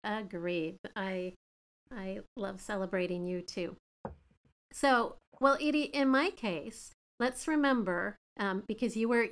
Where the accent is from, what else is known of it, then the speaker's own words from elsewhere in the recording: Canada; now in United States; I'm Canadian, for those of you who don't know.